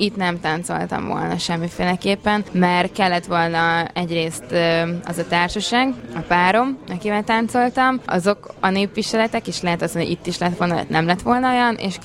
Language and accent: Hungarian; Budapest, Hungary; also born or lived in Germany; Budapesten lakom, a családommal itt születtem, csupán csak 3 évet töltöttem egy magyar gimnáziumban Németországban, tehát ezt nagyon gyorsan felejtsék el, hogy én német vagyok, mert nem vagyok az.